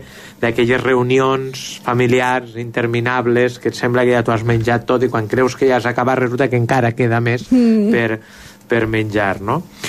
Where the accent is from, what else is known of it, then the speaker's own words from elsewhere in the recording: Xixona, Valencian Community, Spain; jo haig d'estirar cap a casa, sabeu que sóc de Xixona